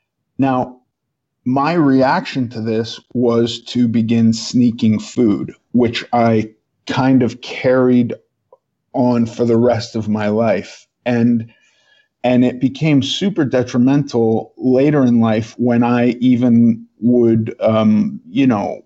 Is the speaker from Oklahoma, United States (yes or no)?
no; New York, United States; born there; I was born in New York. in the 70s.